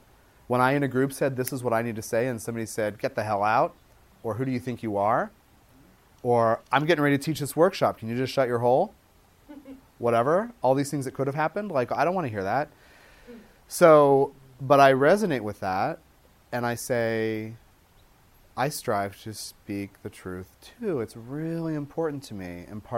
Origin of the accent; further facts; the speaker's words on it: Tucson, Arizona, United States; And I was like, well, I'm from Tucson. I'm just in that car.